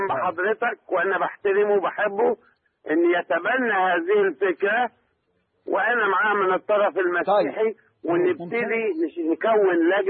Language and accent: Arabic; Egypt; لكن احنا بره الجامع والكنيسة احنا مصريين.